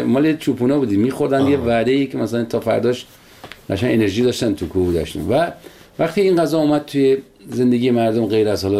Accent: Sangsar, Semnan, Iran; غذای سنتی ولایت ما سنگسر، یکی از دهات شمال سمنان

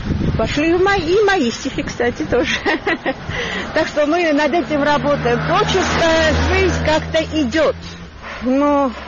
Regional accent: Tskhinvali, Shida Kartli, Georgia; also born or lived in Tbilisi; Я родилась в Тбилиси, но выросла в Цхинвале.

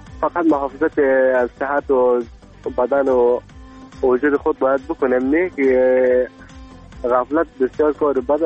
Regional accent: Afghanistan; اما کل ما افغان هستیم،

